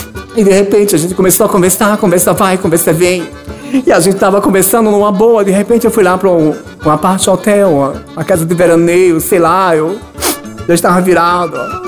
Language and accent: Portuguese; Serraria, Paraíba, Brazil; tava lá na minha terra, lá em Serraria.